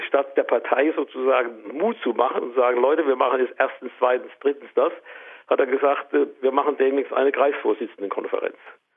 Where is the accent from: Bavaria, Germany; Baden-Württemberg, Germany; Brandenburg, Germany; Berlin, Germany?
Baden-Württemberg, Germany; Mannheim; Ich bin in Mannheim groß geworden